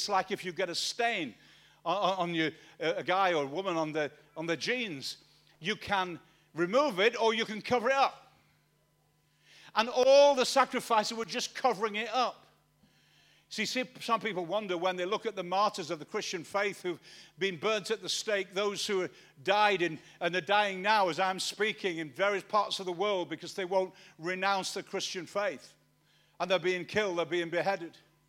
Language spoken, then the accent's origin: English; Manchester, North West England, United Kingdom; You know, when I was a little kid in Manchester, and I was growing up in Manchester